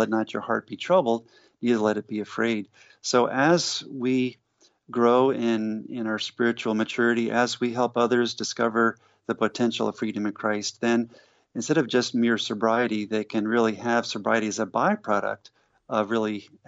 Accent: New Jersey, United States; also born or lived in Georgia; I was raised in New Jersey and Georgia.

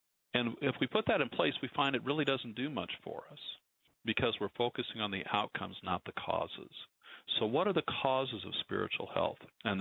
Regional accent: Nebraska, United States; because I'm from Nebraska and I serve churches in Nebraska, and as I look around Nebraska, and I grew up in a small town in Nebraska, in southeast Nebraska

